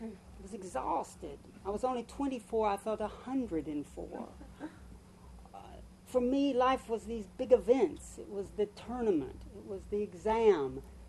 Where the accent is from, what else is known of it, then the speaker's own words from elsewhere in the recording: United States; my main religion growing up in America was happiness through achievement.